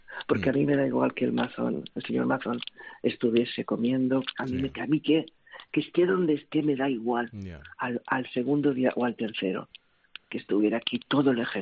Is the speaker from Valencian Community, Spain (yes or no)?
yes; Valencian Community, Spain; O valencianos de España.